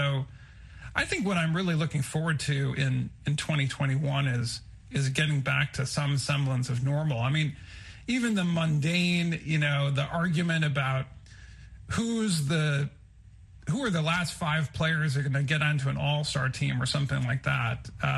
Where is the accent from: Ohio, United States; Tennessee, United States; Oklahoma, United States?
Ohio, United States; Cleveland; seeing my hometown Cleveland Browns win a number of games in October, November, and December.